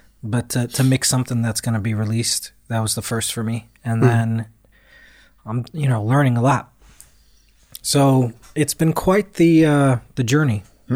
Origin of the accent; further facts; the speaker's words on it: United States; But me being American, I was just like, well, to me, this is a fucking invitation.